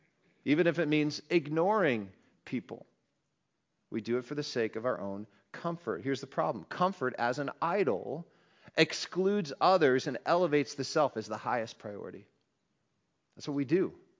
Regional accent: Wisconsin, United States; also born or lived in Kansas; I grew up in Wisconsin, but you know, when we came back, I remember being at different events and people would talk about salad. And in Kansas, you know, when we were there for 11 years

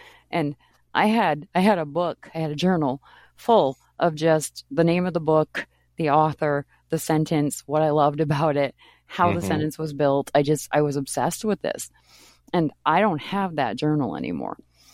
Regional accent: Maine, United States; And I grew up in Maine in the woods, and there was everything magical about that.

